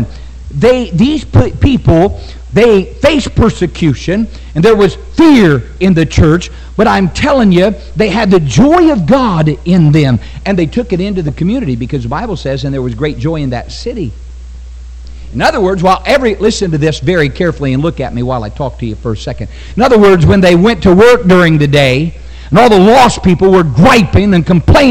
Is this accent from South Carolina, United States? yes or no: no; West Virginia, United States; You could just be a dumb old country boy like me and figure it out. I'm from West Virginia, the place of barefoot women and toothless men.